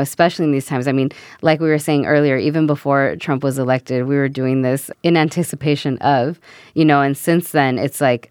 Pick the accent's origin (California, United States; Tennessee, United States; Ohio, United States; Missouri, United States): California, United States; Oakland; I'm actually born and raised in the Fruitvale neighborhood.